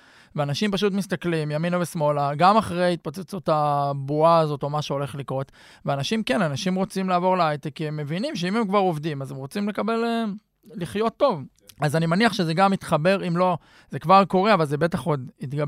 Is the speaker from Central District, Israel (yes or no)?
yes; Hefer Valley, Central District, Israel; אני גדלתי בעמק חפר